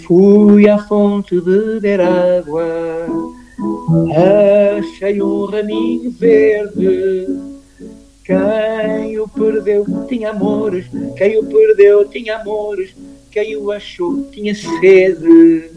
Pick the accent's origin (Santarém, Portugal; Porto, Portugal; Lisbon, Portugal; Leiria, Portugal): Santarém, Portugal; Chamusca; na minha terra natal, na parte antiga da terra, que é a Nossa Senhora do Pranto, que é uma igreja do século XVI, e que tem uma vista esplendorosa. É das vistas mais bonitas do Ribatejo, é o Mirante da Chamusca